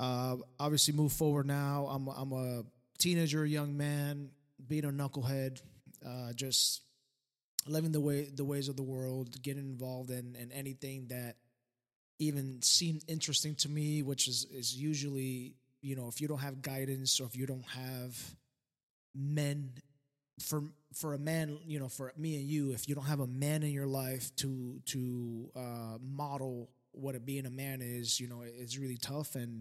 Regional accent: Colombia; I grew up in Colombia, South America. I want to say I was a Catholic culturally, you know, that's just what I grew up in.

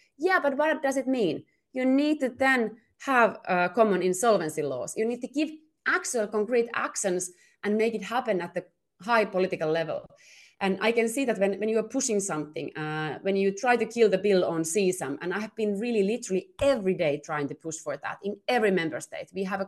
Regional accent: Lappeenranta, South Karelia, Finland; English is a second language; In my home country, Lappeenranta, together with Lahti, they have great examples of these kind of, you know, startup hubs

